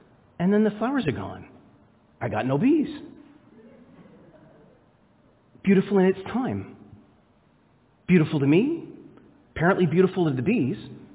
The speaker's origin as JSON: {"language": "English", "town": "Scarborough", "region": "Ontario", "country": "Canada", "said": "I'm from the suburbs, okay? I'm from Scarborough"}